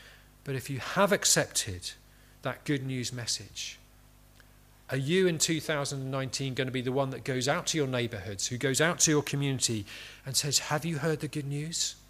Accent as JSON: {"language": "English", "country": "United Kingdom", "said": "And I said, look, I'm British."}